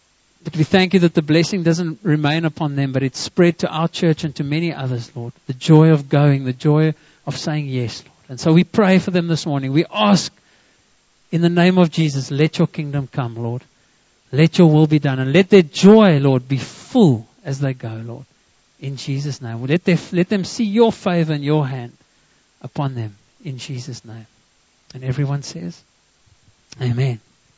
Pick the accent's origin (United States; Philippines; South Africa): South Africa; Graaff-Reinet, Eastern Cape; Okay, that's my hometown. They're going to my hometown, Graaffreinet. We call it Graaffreinet, the English people.